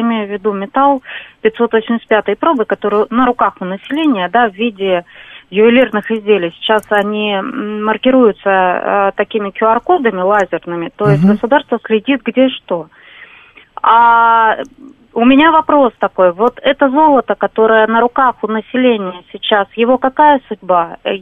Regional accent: Razumnoye, Belgorod Oblast, Russia; Я из Разумного. Я ломбардист.

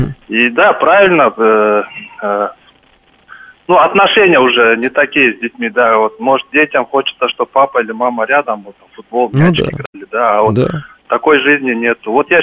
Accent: Kyrgyzstan; Вот я из Киргизии

